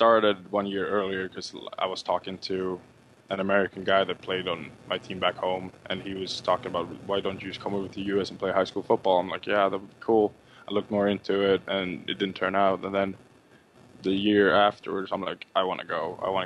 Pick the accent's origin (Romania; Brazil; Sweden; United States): Sweden; Yeah, it's a little. It's, of course, I'm from Sweden.